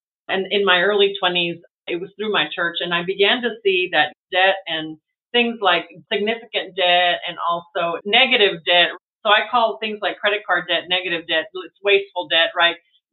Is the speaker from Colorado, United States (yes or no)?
no; El Paso, Texas, United States; And I'm a border town girl. I grew up in El Paso and my mom had a lot of mental illness